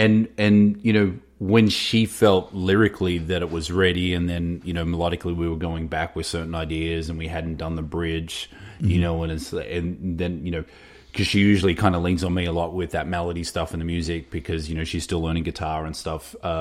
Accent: Australia; Young Australian artist mm-hmm. that comes from my hometown.

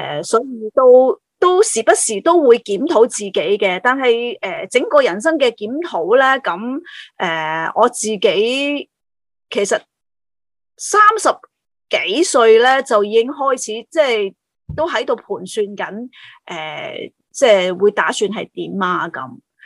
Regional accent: Shuikou, Guangdong, China; 退休的地方啦，就是回到我的家乡啦，水口啦

